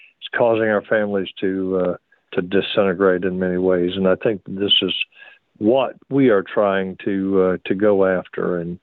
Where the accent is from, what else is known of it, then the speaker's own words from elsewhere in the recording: North Carolina, United States; I'm glad to be on, and I'm certainly glad to be on in my home state.